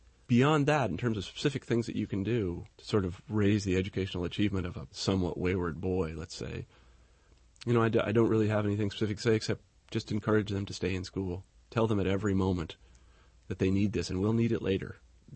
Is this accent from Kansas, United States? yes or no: yes; Kansas, United States; I grew up in Kansas, and I met a guy there, Dan Kaiser, who became my advisor